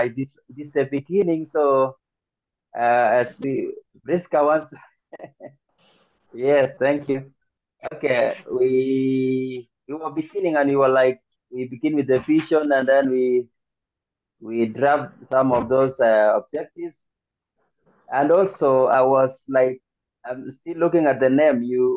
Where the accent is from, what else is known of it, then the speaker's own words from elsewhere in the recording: Kenya; from Kenya. I'm tuning in from Nairobi City right now.